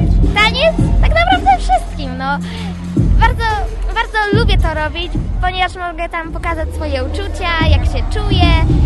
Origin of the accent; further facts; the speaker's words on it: Łódź, Łódź Voivodeship, Poland; jestem z Łodzi.